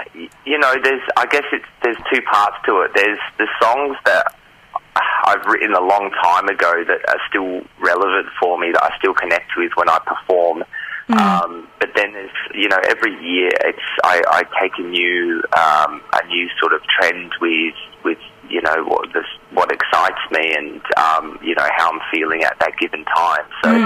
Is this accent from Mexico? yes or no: no; Adelaide, South Australia, Australia; moved away; I personally started out in theatre, and I moved over from Adelaide to do to get into theatre and acting and so forth.